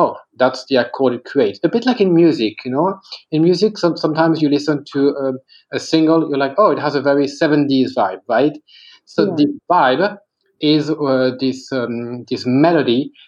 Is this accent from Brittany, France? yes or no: no; Cognac, Nouvelle-Aquitaine, France; also born or lived in Paris; So I grew up in Cognac, in the castle of my grandfather. And at 10, when my parents divorced, I moved to Paris.